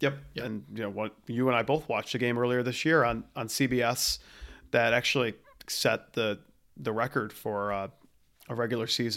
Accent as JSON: {"language": "English", "town": "Buffalo", "region": "New York", "country": "United States", "tie": "born or raised there", "said": "my hometown at Buffalo, New York"}